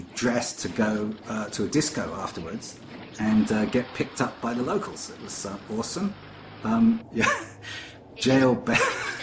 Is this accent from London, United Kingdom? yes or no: yes; London, United Kingdom; accent: North London; I know they were a little concerned about my accent because I was a little too North London and I had to sort of plumb it up a bit